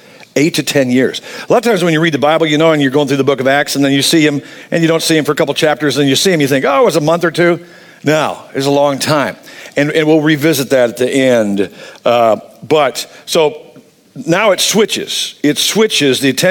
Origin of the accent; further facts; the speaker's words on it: Illinois, United States; So, but growing up in Northern Illinois, and a lot of times when you say, oh yeah, where are you from? I'm from Illinois. And people are like, oh, Chicago. We're like, no, we hate Chicago.